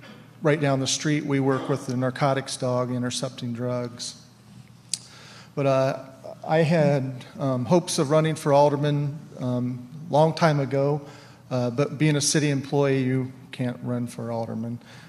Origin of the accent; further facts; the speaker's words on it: Monmouth, Illinois, United States; now in Galesburg, United States; I've been a resident in Galesburg, Illinois, for about 27 years. I grew up in Monmouth, Illinois, the next town over.